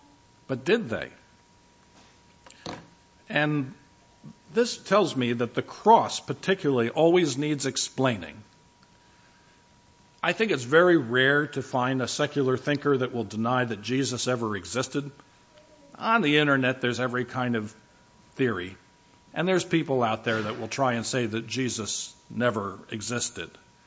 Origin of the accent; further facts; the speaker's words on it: New Jersey, United States; I'm from New Jersey, so I almost said clean the joint up.